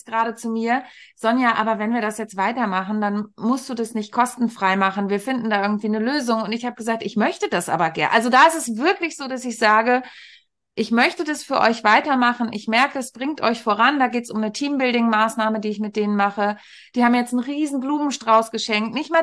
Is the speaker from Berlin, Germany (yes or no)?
no; Lower Saxony, Germany; born or raised there